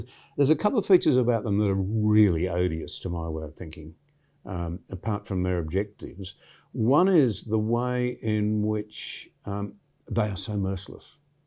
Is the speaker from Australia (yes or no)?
yes; Australia; So I come to America looking to the free world as an Australian, hoping that they can stabilize their differences